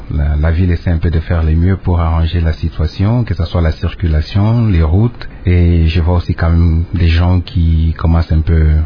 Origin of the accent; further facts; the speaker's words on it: DR Congo; je suis congolais.